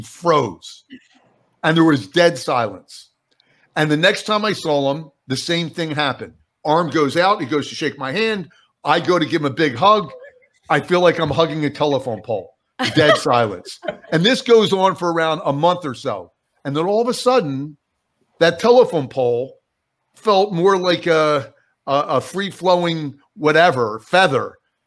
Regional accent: New Jersey, United States; And listen, I'm from New Jersey. I'm going for it, baby.

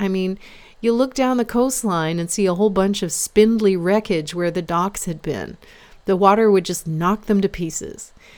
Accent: Florida, United States; I'm from Florida, where we have a lot of hurricanes, and our family home is on the water.

